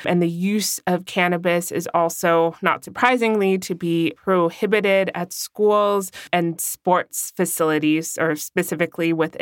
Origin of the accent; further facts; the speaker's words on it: California, United States; So in my home state of California, you have to be over 21 to purchase and consume cannabis